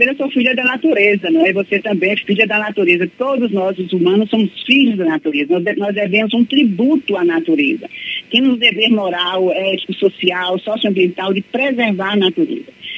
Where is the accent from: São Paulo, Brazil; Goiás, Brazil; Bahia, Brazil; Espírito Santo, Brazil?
Bahia, Brazil; Jequié; eu criei e passei minha adolescência em Jequié, então a gente brincava ali no Rio de Contas, tomava banho ali, hoje é um grande esgoto.